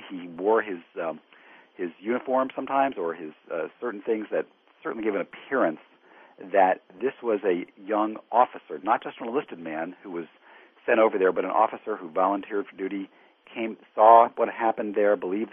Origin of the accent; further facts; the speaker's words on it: Washington, District of Columbia, United States; I grew up in Washington, D.C., so I remember the protests happening downtown